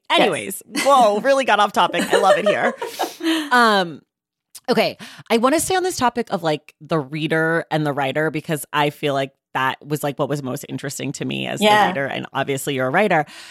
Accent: Oakland, California, United States; because I'm from Oakland, it's cold in Halloween

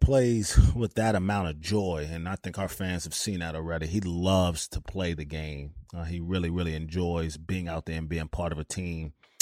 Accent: New York City, New York, United States; I grew up in New York City, not a ton of big guys that come through

